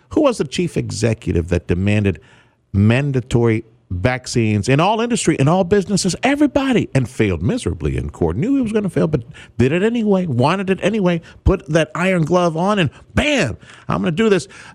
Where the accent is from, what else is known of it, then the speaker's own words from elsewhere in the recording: Texas, United States; from South Texas.